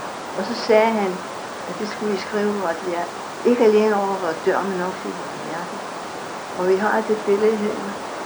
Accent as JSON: {"language": "Danish", "town": "Kirkerup", "region": "Zealand", "country": "Denmark", "said": "Jeg er fra Kirkerum."}